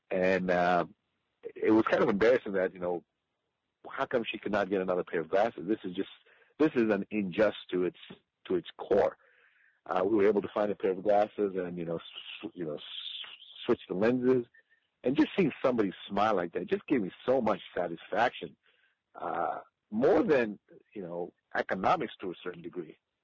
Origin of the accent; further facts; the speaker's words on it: Kenya; And growing up in Kenya, you have a lot of people that actually are impoverished